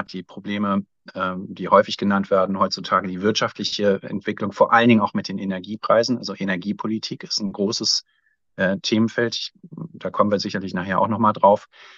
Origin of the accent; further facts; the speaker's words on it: Mecklenburg-Vorpommern, Germany; dass ich meine Heimat Mecklenburg-Vorpommern im Europaparlament auch gut vertrete